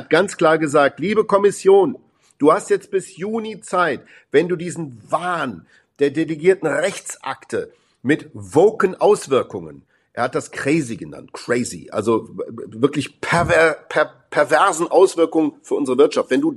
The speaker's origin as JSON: {"language": "German", "region": "Saarland", "country": "Germany", "said": "wollen wir nicht als Saarländer sagen"}